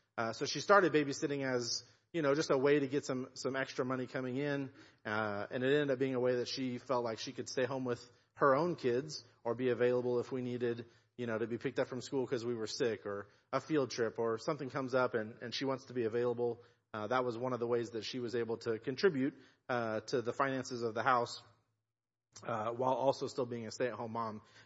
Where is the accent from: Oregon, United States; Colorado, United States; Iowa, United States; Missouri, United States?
Missouri, United States; they left my hometown in North Missouri and moved down to Kansas City area.